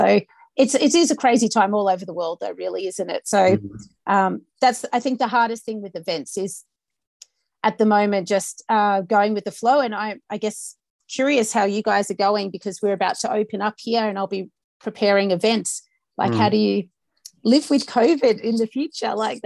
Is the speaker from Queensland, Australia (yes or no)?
yes; Queensland, Australia; I come from Queensland, so there's some wine regions a couple of hours from where I grew up.